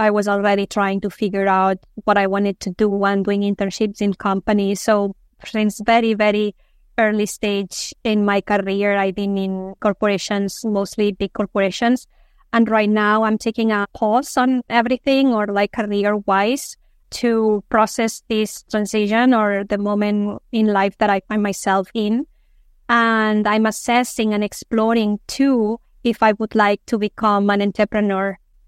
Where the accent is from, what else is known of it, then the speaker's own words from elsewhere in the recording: Spain; English is a second language; also born or lived in United States; I'm currently in Barcelona. I recently came here, but I was in the US for the past almost 13 years, but I'm originally from Spain.